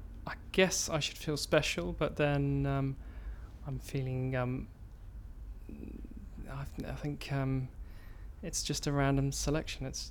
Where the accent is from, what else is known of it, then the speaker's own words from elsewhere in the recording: London, United Kingdom; I'm 37 and I'm from London.